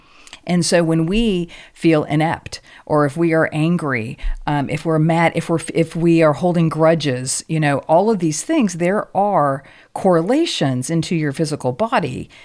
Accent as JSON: {"language": "English", "region": "Oklahoma", "country": "United States", "tie": "born or raised there", "said": "One I had to learn is that where actually all of our organs were in our body. Because I was raised in Oklahoma."}